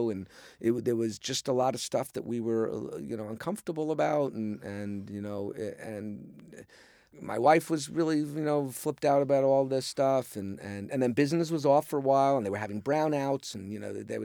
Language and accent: English; Long Island, New York, United States; I grew up in Long Island.